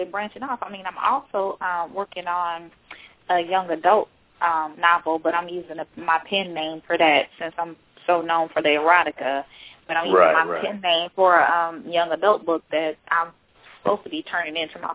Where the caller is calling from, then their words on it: Indianapolis, Indiana, United States; I'm in Indianapolis, Indiana.